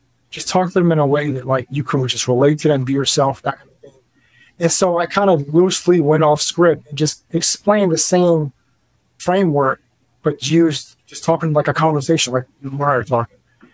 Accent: the South, United States; And so I grew up in the South.

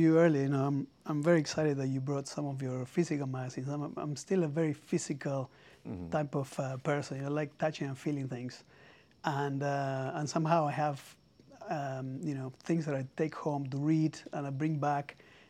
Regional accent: Buenos Aires, Argentina; moved away as an adult; So I'm originally from Argentina and I grew up in Buenos Aires until I was in my mid-20s.

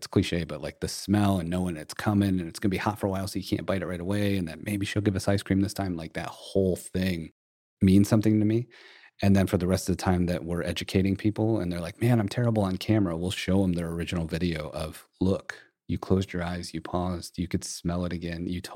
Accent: Flint, Michigan, United States; now in Fort Worth, United States; And I grew up in Flint, Michigan, but I live in Fort Worth now, and man, do they get the jerky right in Texas.

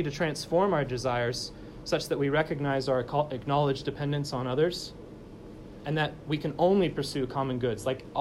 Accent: United States; I mean, I'm an American, but I haven't lived here for a long time.

